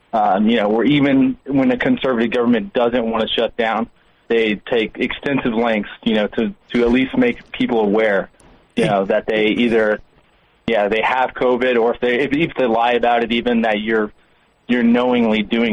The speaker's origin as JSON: {"language": "English", "town": "San Antonio", "region": "Texas", "country": "United States", "said": "Okay, so I'm from San Antonio. I happen to be in London for New Year's Eve."}